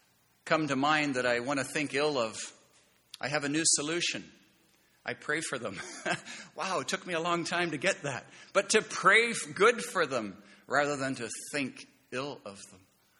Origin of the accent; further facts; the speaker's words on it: Scotland, United Kingdom; Being Scottish, maybe you can, if you're Scottish, maybe you can understand that.